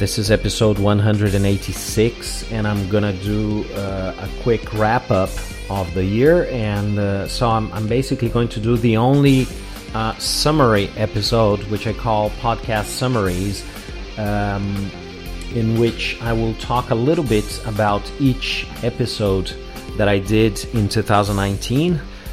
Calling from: Porto Alegre, Rio Grande do Sul, Brazil; English is a second language

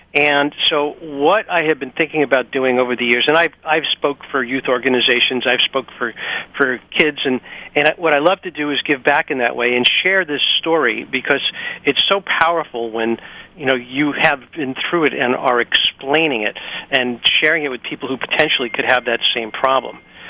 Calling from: Boston, Massachusetts, United States; Well, I wish I was in San Diego because today it is snowing in Boston, Massachusetts.

